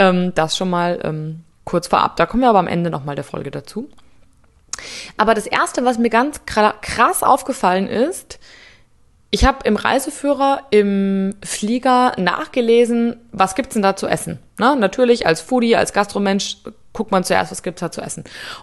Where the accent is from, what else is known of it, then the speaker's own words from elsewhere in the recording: Munich, Bavaria, Germany; Ich komme aus München